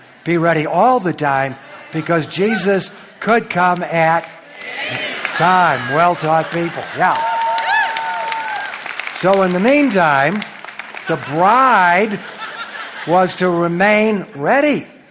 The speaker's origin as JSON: {"language": "English", "town": "Detroit", "region": "Michigan", "country": "United States", "tie": "born there", "said": "I was born in Detroit, Michigan, in a non-believing family."}